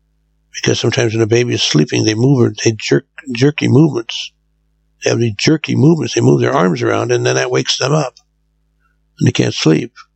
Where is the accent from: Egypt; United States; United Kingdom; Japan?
Japan; I grew up in Japan, and it was a very peaceful society.